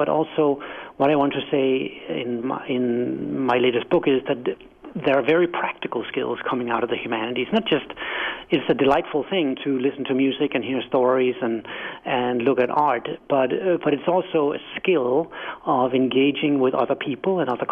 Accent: Denmark; English is a second language; moved away as an adult; now in United States; as you can hear on my quaint accent, I'm not from America. I'm from Denmark, and when I arrived here a decade ago

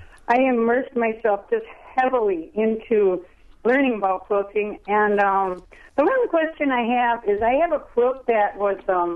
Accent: Chippewa Falls, Wisconsin, United States; I'm from Chippewa Falls, and I've been into the fiber arts for many years.

